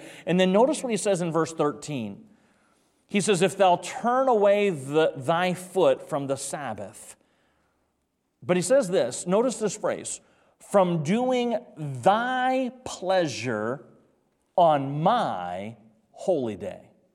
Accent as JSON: {"language": "English", "region": "North Carolina", "country": "United States", "tie": "born or raised there", "said": "I'm 45 years old, but when I grew up in North Carolina, there were no sports on Sunday as young people that you could participate in."}